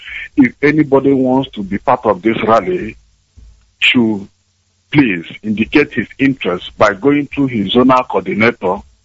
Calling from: Spain; I am calling from Spain.

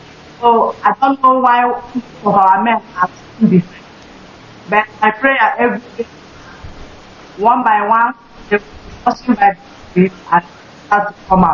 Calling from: Germany; I'm calling from Germany.

